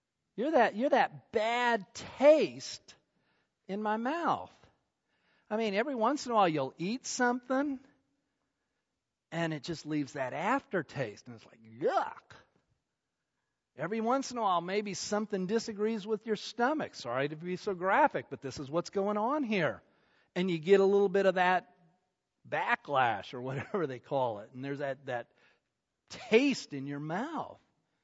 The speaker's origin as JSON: {"language": "English", "town": "Salt Lake City", "region": "Utah", "country": "United States", "tie": "born or raised there", "said": "if you ever get a chance to go to where I grew up in Salt Lake City there's the Salt Lake City Valley."}